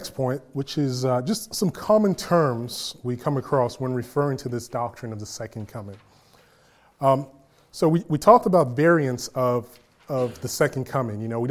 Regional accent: Queens, New York, United States; I can think of when I was growing up in Queens, New York, there was a particular time

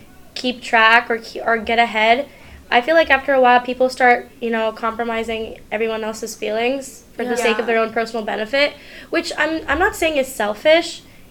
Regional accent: California, United States; because I'm from the Bay Area, mm-hmm. Silicon Valley.

